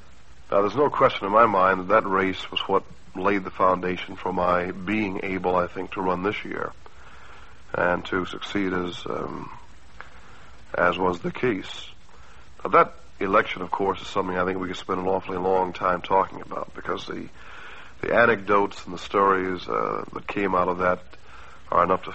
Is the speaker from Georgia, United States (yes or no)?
yes; Atlanta, Georgia, United States; also born or lived in Dallas, United States; I was born in Dallas, Texas, where my father was a Baptist minister. My mother taught foreign languages and music. And I'm one of six children. And, of course, I moved back to Atlanta, my mother's home, in 1945 when I was seven.